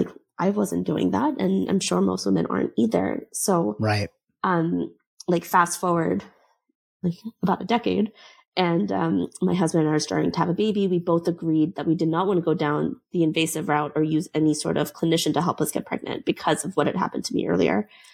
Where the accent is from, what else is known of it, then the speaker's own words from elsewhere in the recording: India; My sole purpose as an Indian woman was to give my mom grandchildren.